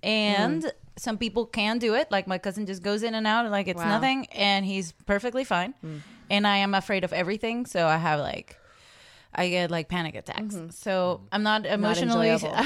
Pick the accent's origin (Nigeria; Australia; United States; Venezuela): Venezuela; Caracas, Capital District; from Minneapolis. I'm from Venezuela, and I grew up in Caracas